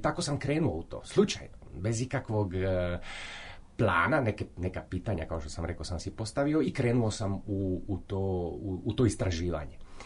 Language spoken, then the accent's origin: Croatian; Split, Split-Dalmatia County, Croatia; Rodom sam iz Splita, odnosno sa Brača i Ugljana, pa odakle su mi više manje korijeni roditelja. Cijeli život živjeli smo dosta okolo i doma smo pričali splitski, dalmatinski